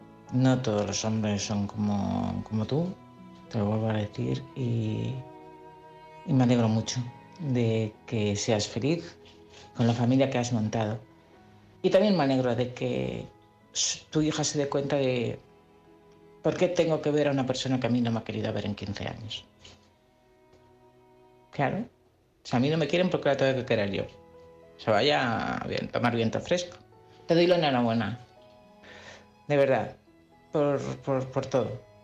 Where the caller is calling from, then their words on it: Madrid, Community of Madrid, Spain; de Madrid.